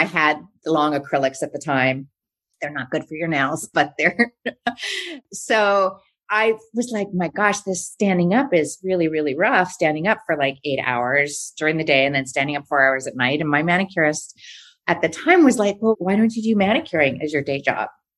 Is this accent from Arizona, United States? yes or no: yes; Arizona, United States; But to back up, I grew up in Arizona.